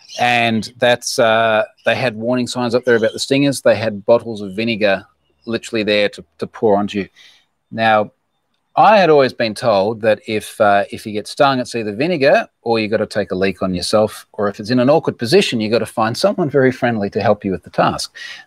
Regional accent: Australia; And just as an Aussie who's very proud of my country and really hasn't seen much of it

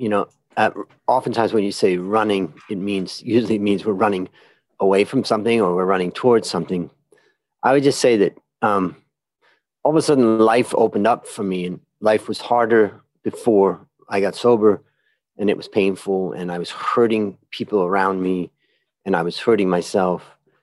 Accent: Ohio, United States; now in Bangkok, Thailand; But if I go back in time, I grew up in Ohio in America.

